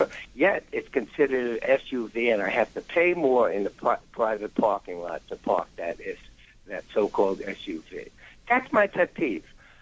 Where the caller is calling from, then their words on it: New Jersey, United States; I'm calling from Jersey.